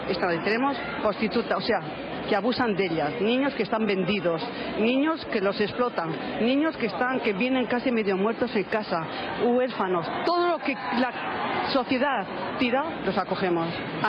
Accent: Castile and León, Spain; Yo soy de Española, de la provincia de Burgos.

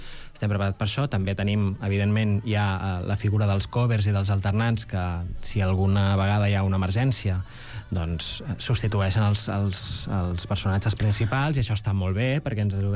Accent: Terrassa, Catalonia, Spain; Sí, sóc de Terrassa, sóc terrassenc.

